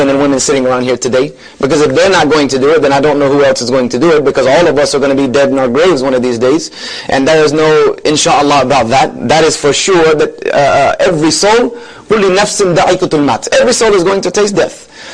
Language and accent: English; Greenville, South Carolina, United States; We are broadcasting live from my hometown, alhamdulillah, in Greenville, South Carolina